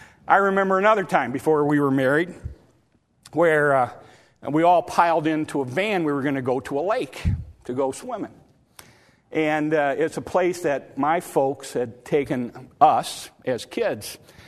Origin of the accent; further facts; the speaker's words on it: Michigan, United States; born there; I was born in Michigan. He was a Southerner. I was and am a Yankee.